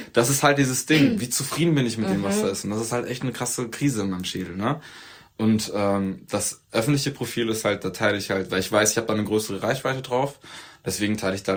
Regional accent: Turkey; now in Germany; Guck mal, Alter, ich bin Türke, ich sehe auch so aus

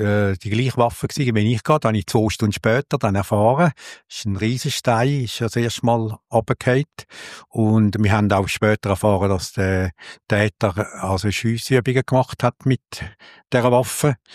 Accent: Switzerland; bei uns in der Schweiz sicher nicht so extrem wie in unserem Amerika oder so.

